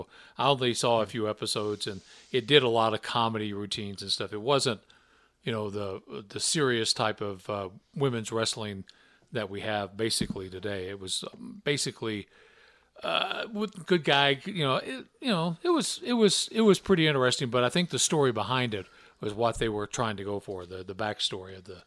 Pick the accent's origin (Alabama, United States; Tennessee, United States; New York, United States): Tennessee, United States; and of course I'm from Tennessee. Yeah. Originally